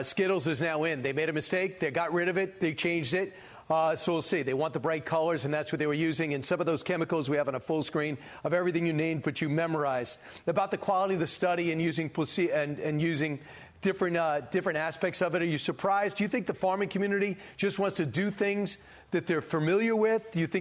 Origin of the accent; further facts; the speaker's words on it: Massapequa, New York, United States; in my hometown of Massapequa, New York